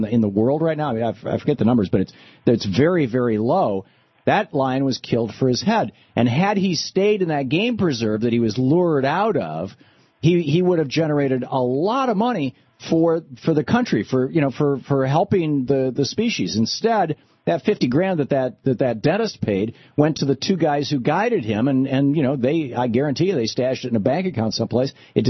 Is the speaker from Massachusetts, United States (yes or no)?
no; Michigan, United States; also born or lived in Vermont / New Hampshire; I grew up in Michigan. I lived in rural Vermont, rural New Hampshire for decades.